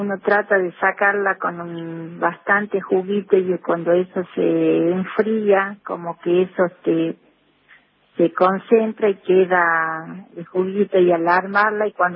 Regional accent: Lules, Tucumán, Argentina; moved away as an adult; now in Famaillá, Argentina; Yo realmente soy de Lule. Me casé y vine a vivir ya hace 35 años que vivo acá en Famaillá.

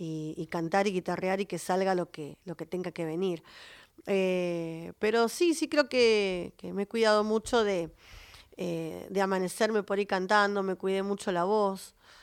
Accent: Berazategui, Buenos Aires Province, Argentina; como yo soy, no soy porteña, soy de Berazategui

